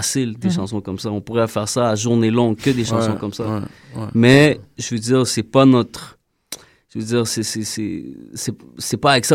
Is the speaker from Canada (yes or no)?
yes; Montreal, Quebec, Canada; Moi, j'ai grandi à Saint-Michel Parkex.